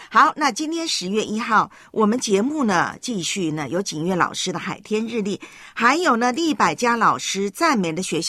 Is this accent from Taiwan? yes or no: yes; Taiwan; 我的老家呢台湾今天呢整个笼罩在台风的阴影还有台风的飓风圈里头